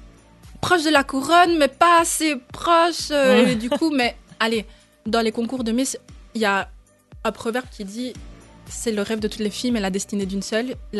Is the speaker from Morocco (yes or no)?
yes; Morocco; Je suis marocaine thaïlandaise.